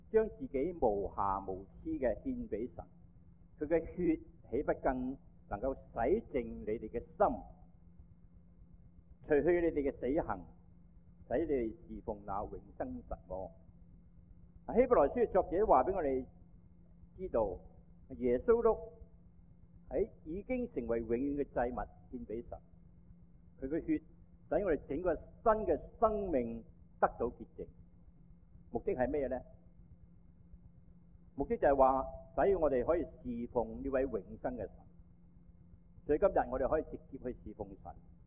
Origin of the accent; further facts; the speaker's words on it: Guangdong, China; accent: Cantonese; 我们中国人